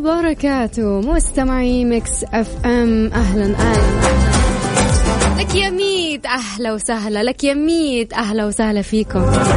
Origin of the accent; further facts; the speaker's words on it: Saudi Arabia; اليوم احنا كشعب سعودي نحيي هذا الشعب المناضل